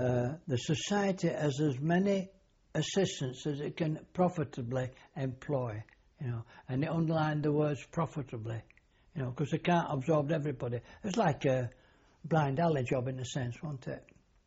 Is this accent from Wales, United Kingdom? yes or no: no; Bradford, Yorkshire and the Humber, United Kingdom; also born or lived in Yeadon; I lived in Bradford until about 1928. Then we moved to a place called Yeadon, which was a suburb of Leeds.